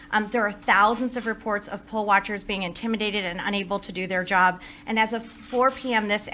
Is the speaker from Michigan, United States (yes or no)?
yes; Michigan, United States; But Michigan is my home state.